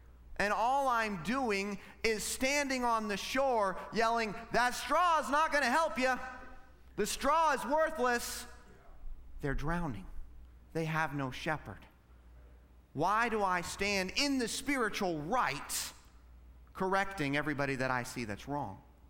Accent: Alaska, United States; Now, I grew up in Alaska where most of the time everything was frozen.

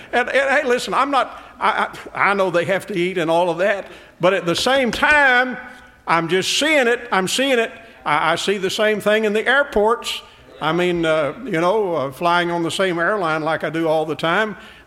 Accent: Kentucky, United States; But growing up in Kentucky like I did, you know, every boy in Kentucky plays basketball.

